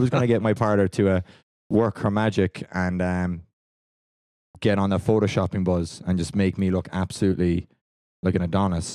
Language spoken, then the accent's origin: English; Ireland; I think being Irish, you know, that luck of the Irish thing might work today.